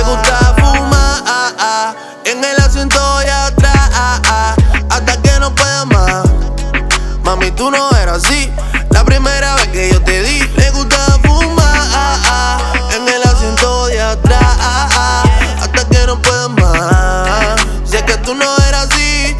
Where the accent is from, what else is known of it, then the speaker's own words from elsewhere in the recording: Santo Domingo Este, Santo Domingo, Dominican Republic; Yo amo mi barrio. Los muchachos, tú no sabes. Que nosotros somos de Alma Rosa.